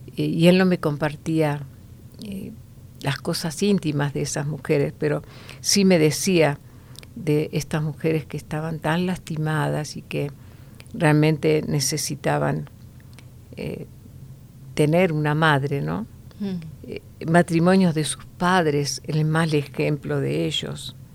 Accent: Argentina; comencé muy joven el trabajo, siendo en mi país, Argentina

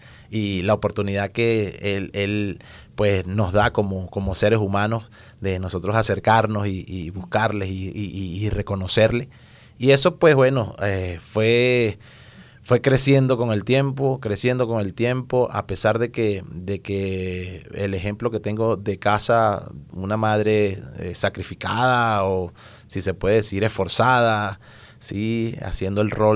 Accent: Maracay, Aragua, Venezuela; nací en una ciudad ubicada al norte de Venezuela llamada Maracay. Ajá. A una escasa una hora o una hora y 20 minutos de la capital de Caracas

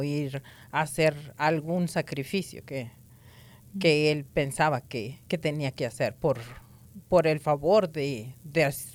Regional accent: Coahuila, Mexico; born there; Yo nací en un pueblo muy, muy chiquito, en En el estado de Coahuila, cerca de Torreón.

